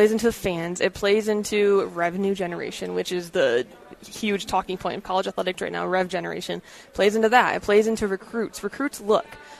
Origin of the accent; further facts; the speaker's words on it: Michigan, United States; I'm from Michigan originally, the northern part of the Lower Peninsula.